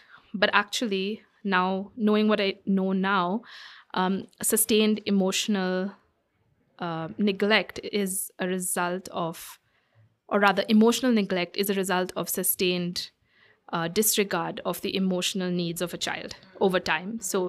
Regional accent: Muscat, Oman; I grew up in Muscat, in Oman, so I really loved the multicultural, diverse environment that I was exposed to.

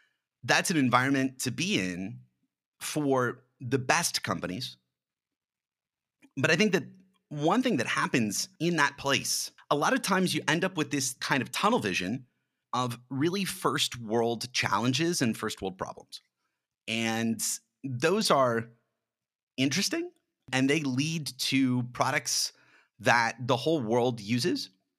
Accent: Los Angeles, California, United States; now in San Francisco, United States; Well, I can say that I'm from Los Angeles. There are reasons for leaving Los Angeles. It has a tech community, but that's not primarily what Los Angeles is about. So it was logical to move up to San Francisco

